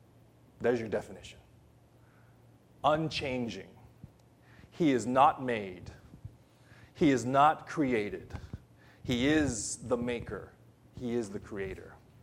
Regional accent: Philippines; accent: American; They say, you don't sound Filipino. You sound American. Yeah. I have the outside appearance. Sometimes. As an American, Chinese, Japanese, but I'm 100% Filipino.

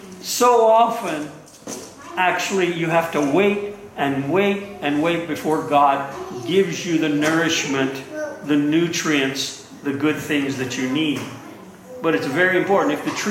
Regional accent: Louisiana, United States; I'm from Southwest Louisiana, and we live below sea level.

